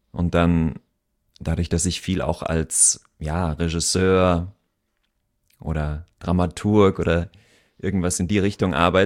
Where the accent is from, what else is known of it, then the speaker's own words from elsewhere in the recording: Koblenz, Rhineland-Palatinate, Germany; now in Bremen, Germany; Seit 2005. Ich komme ursprünglich vom Rhein, aus Koblenz.